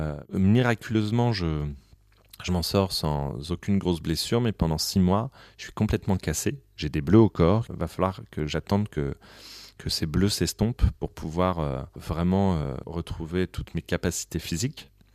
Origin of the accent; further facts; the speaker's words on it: Saint-Denis, Île-de-France, France; Je viens de Saint-Denis, donc il y a un côté un peu cliché, mais c'était vrai. C'est-à-dire, tous mes potes écoutaient du rap.